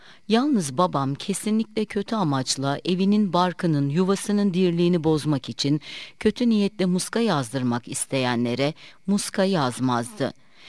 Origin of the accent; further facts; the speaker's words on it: Günlükbaşı, Muğla, Turkey; Ben 23 Mayıs 1944 yılında Günlükbaşı Hoça'da dünyaya geldim. İlkokulu Günlükbaşı'nda, ortaokulu Fethiye'de tamamladım.